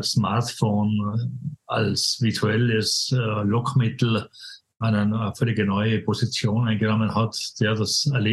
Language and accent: German; Tyrol, Austria; hier speziell jetzt in meinem Heimatland Tirol